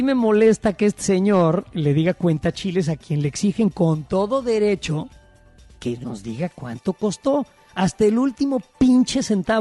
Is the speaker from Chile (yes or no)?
no; Mexico; como mexicano, quiero saber y es mi derecho saber.